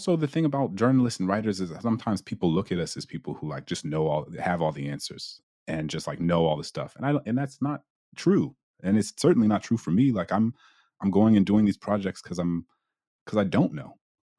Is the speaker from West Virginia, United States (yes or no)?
no; New Orleans, Louisiana, United States; what it meant to be like a 15, 16-year-old Black kid growing up in New Orleans, in Louisiana, in America.